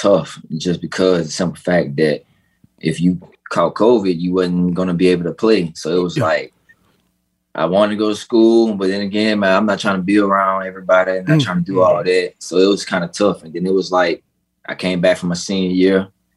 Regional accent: Amy, Louisiana, United States; Amy, Louisiana, small town right outside of Baton Rouge.

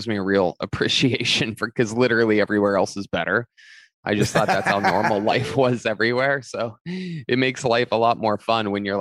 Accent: Youngstown, Ohio, United States; No, I grew up in Youngstown, Ohio. Yeah, very, very, very wild city.

